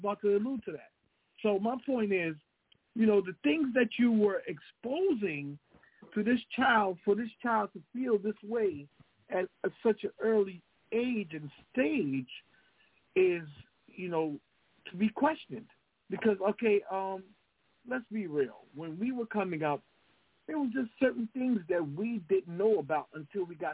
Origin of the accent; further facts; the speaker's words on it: New York, United States; Out here, it's like, you know, I'm from New York